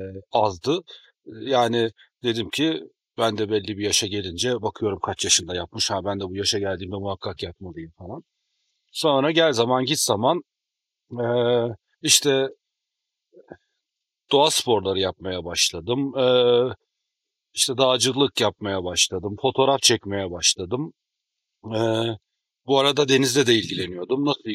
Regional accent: Black Sea Region, Turkey; Sonuçta ben Karadenizliyim. Bütün çocukluğum deniz kenarında geçti. Benim oyun alanım denizdi.

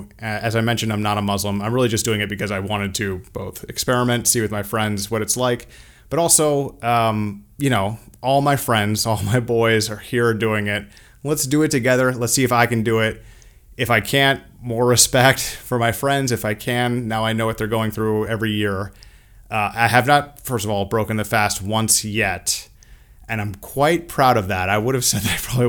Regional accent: United States; now in Riyadh, Saudi Arabia; living here in Riyadh as an American

